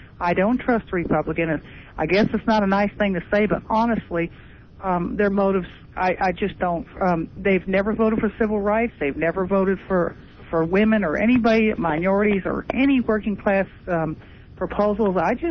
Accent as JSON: {"language": "English", "region": "Massachusetts", "country": "United States", "said": "Well, you know, my dad, we're from Massachusetts, as I've said that before."}